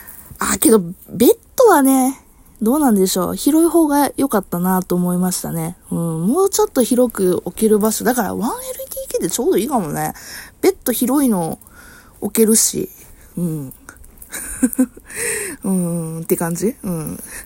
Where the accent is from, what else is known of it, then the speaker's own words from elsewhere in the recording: Kansai, Japan; うち関西ですけども、実家が関西の方でなんか地震があったとか